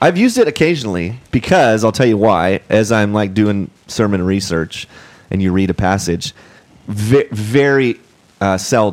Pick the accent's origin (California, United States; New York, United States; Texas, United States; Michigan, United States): California, United States; if you want to speak like a Californian, just enunciate every syllable of every word. I'm from California.